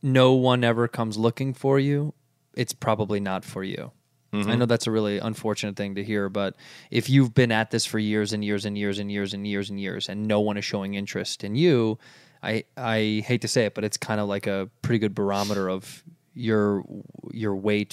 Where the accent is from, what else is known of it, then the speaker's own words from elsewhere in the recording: Chicago, Illinois, United States; born there; I was born in the city in the Gold Coast.